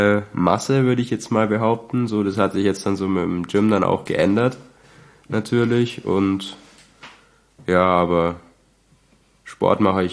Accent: Lorenzreuth, Bavaria, Germany; Ich komme auch aus MAG, genauer gesagt aus Lorenzreuth, gehe in MAG ins Gym.

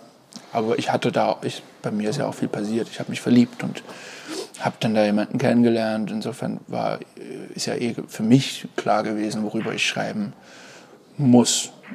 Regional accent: Dresden, Saxony, Germany; in meiner Heimat in Dresden

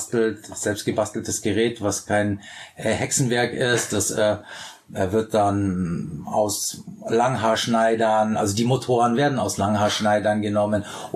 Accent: Bavaria, Germany; ich komme ja aus Bayern

